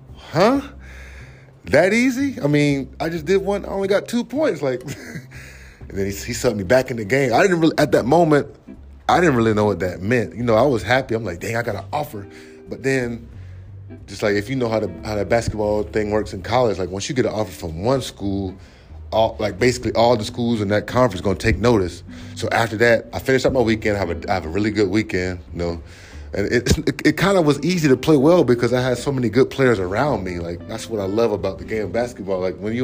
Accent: Polk County, United States; It was just like, dang, I'm from Polk County, you know? People in Polk County don't never get to really go anywhere

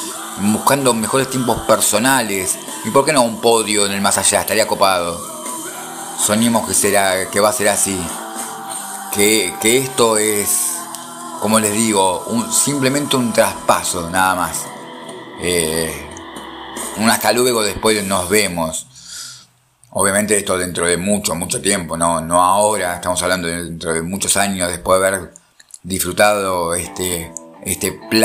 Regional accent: Argentina; obviamente mi país, mi tierra, Argentina, que la amo.

